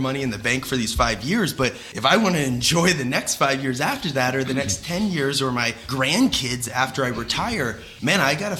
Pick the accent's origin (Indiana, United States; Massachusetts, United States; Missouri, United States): Missouri, United States; St. Louis; I'm from St. Louis, and I was working in a PT clinic down there